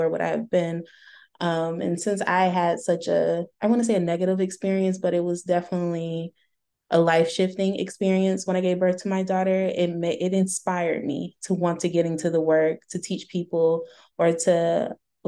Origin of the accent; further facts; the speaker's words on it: Augusta, Georgia, United States; also born or lived in New York; Hi everyone … I am born and raised in Augusta, Georgia, and spent quite a few time, maybe like a little over 2 years in New York.